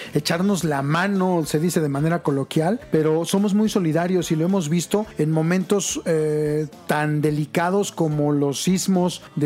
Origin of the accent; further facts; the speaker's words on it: Mexico; Este sarcasmo que nos caracteriza como mexicanos, claro, tienes razón.